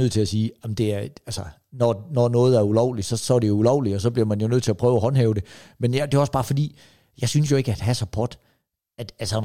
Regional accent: Give, Region of Southern Denmark, Denmark; Og det er jeg jo ikke vant til, hvor jeg kommer fra. Folk går sgu ikke at smide affald på gaden i Give. De er stolte over deres hjemby.

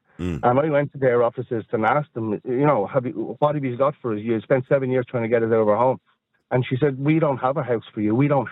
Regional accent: Ireland; because I'm an Irish citizen

